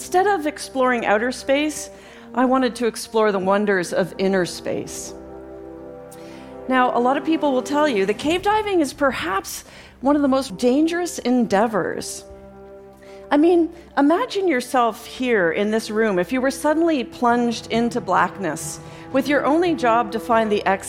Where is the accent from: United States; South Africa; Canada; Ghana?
Canada; growing up in Canada as a young girl, that wasn't really available to me.